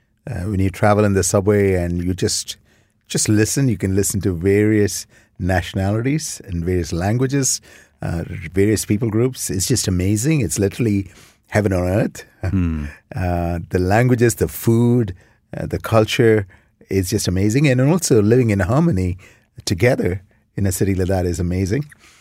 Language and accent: English; India; now in Canada; I came from India, Wayne. Came to Canada in 1989. I grew up in India. I grew up in a beautiful home.